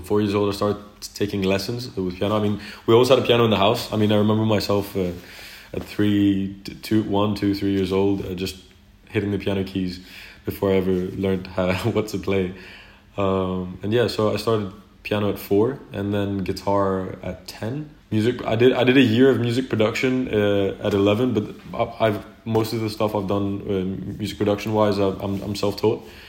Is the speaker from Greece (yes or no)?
yes; Greece; I was born and raised in Greece. My mother's Greek. My beautiful mother's Greek. I was born and raised here, but we've been traveling to Denmark in the summers, sometimes on Christmas.